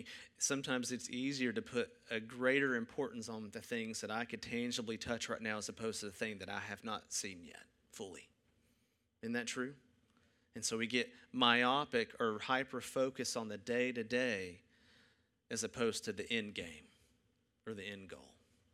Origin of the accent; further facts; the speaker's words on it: Tennessee, United States; Maybe it's a state. I'm from Tennessee. I love that state.